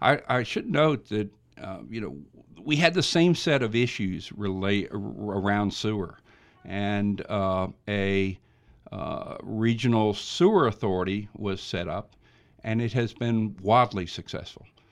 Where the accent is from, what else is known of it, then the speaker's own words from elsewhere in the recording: North Carolina, United States; And I come from Henderson County. We have a long history on water.